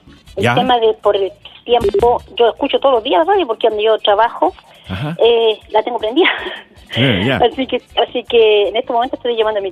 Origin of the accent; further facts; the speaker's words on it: Talcahuano, Biobío, Chile; also born or lived in Punta Arenas / Valparaíso; Después lo fuimos a Punta Arenas, estuvimos en Viña viviendo en Valparaíso. Claro. Y después volví a mi tierra, Talcahuano.